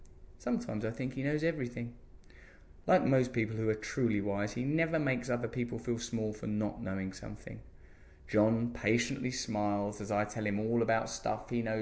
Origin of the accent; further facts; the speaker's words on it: Grays, East of England, United Kingdom; We once walked through my hometown of Grays in Essex, past the ambulance station at the top of our street